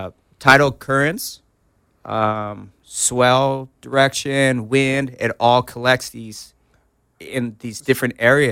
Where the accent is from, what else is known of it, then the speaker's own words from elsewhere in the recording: Laguna Beach, California, United States; I grew up in Laguna.